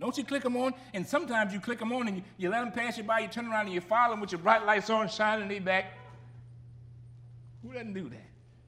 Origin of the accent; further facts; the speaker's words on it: Gramercy, Louisiana, United States; I got to tell you again about my experience growing up in Gramercy.